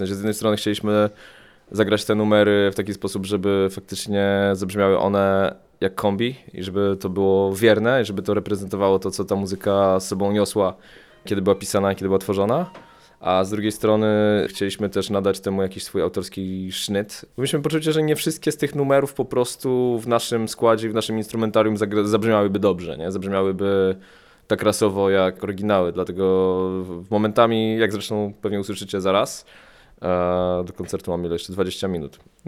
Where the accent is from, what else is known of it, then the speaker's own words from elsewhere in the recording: Gdańsk, Pomeranian Voivodeship, Poland; Oni byli z Gdańska, my też jesteśmy z Gdańska.